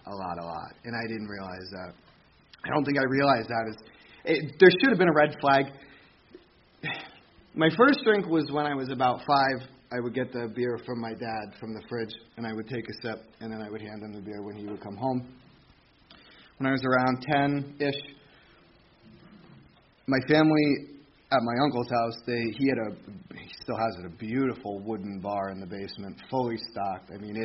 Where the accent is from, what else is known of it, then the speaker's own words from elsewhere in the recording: New Tripoli, Pennsylvania, United States; I was raised up in Pennsylvania, up in New Tripoli. I started my my career of drinking probably in like Allentown area.